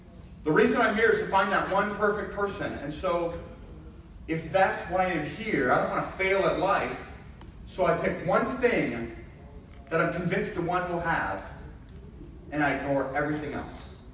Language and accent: English; St. Louis, Missouri, United States; also born or lived in Concordia, Nebraska; I'd already seen four different people that I knew from either Concordia, Nebraska, or growing up in St. Louis.